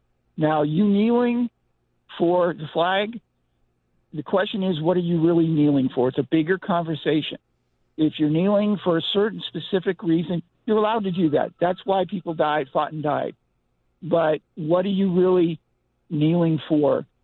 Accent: United States; Hey, I'm of Italian origin. I'm American

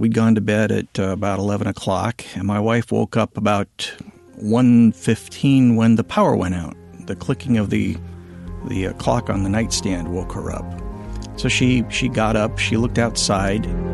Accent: Santa Rosa, California, United States; came back to start a family and careers in Santa Rosa, raised my daughters there to adulthood. It's my hometown.

